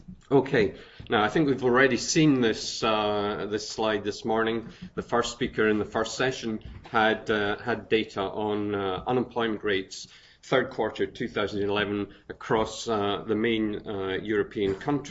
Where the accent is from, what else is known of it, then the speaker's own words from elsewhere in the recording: Scotland, United Kingdom; I'm here as a Scot, I guess, with a somewhat Scottish perspective on unemployment.